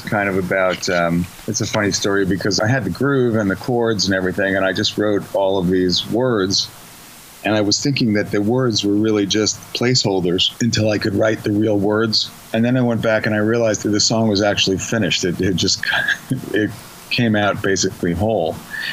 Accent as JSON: {"language": "English", "region": "New York", "country": "United States", "tie": "born or raised there", "said": "I didn't grow up in Texas. I grew up on Long Island, you know."}